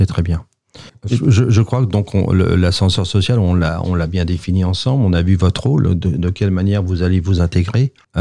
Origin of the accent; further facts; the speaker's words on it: Sartrouville, Île-de-France, France; born there; Alors, moi, je suis né à Sartrouville.